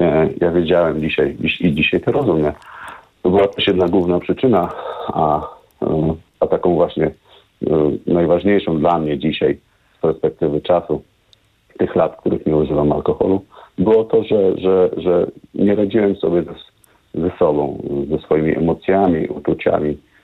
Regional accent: Podolsztyn, Warmian-Masurian Voivodeship, Poland; bo ja pochodzę z Podolsztyna, mieszkaliśmy z tatą

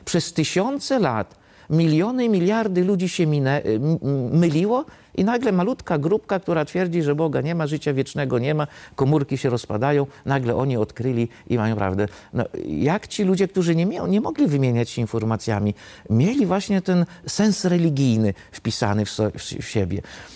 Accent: Masovian Voivodeship, Poland; Ja się wychowywałem za siedlcami u dziadków na wiosce

